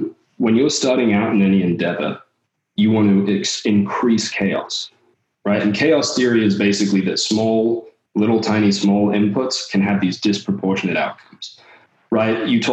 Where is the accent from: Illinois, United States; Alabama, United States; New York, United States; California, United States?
California, United States; I grew up a lot in California and half English and half American, by the way, for people like, where the fuck is this guy from?